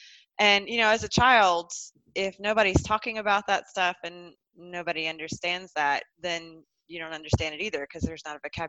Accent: North Carolina, United States; as you may be able to hear from my accent, I am not from around these parts. I grew up in the Southeast, in North Carolina, in the States, and grew up in quite a conservative area, conservative backgrounds.

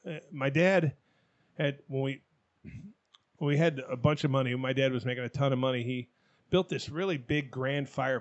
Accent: Arizona, United States; when I was a kid, I grew up in Arizona. it wasn't uncommon to walk out in your fucking backyard and see a fucking rattlesnake.

